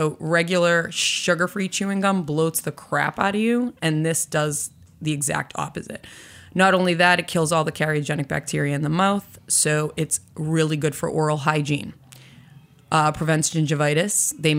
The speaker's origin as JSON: {"language": "English", "town": "Boston", "region": "Massachusetts", "country": "United States", "tie": "born or raised there", "said": "I was born and raised in Boston."}